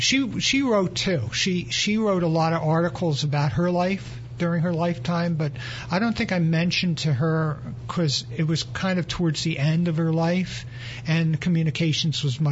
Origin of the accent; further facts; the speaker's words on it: Springfield, Pennsylvania, United States; also born or lived in Baltimore, Maryland / Maple Glen, Pennsylvania; Yeah, I was born in Baltimore, Maryland. We moved to Springfield, Delaware County when I was a little kid, and then we moved to Montgomery County near Ambler in Maple Glen. I was 12.